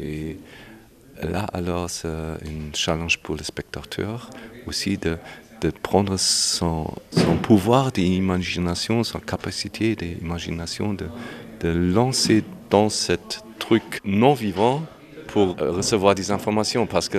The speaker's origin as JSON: {"language": "French", "region": "Berlin", "country": "Germany", "said": "je suis comédien et metteur en scène, je viens de Berlin."}